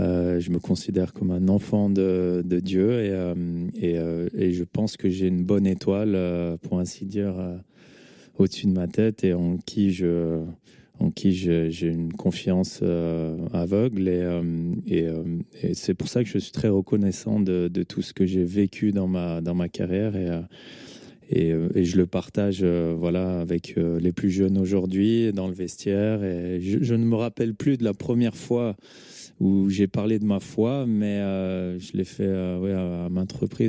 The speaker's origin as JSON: {"language": "French", "town": "Champ-près-Froges", "region": "Auvergne-Rhône-Alpes", "country": "France", "tie": "born or raised there", "said": "C'est la commune de Champré-Frauges. Champré, donc de Frauges."}